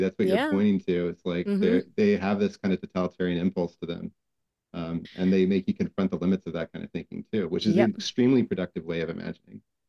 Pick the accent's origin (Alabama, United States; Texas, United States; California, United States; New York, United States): Texas, United States; Houston; I grew up in Houston, as you know, and I didn't even apply to Rice.